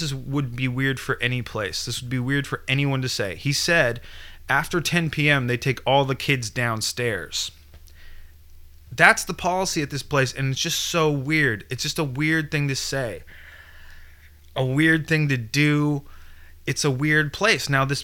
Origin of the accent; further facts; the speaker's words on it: California, United States; we're weirdos from California that probably look pretty out of place.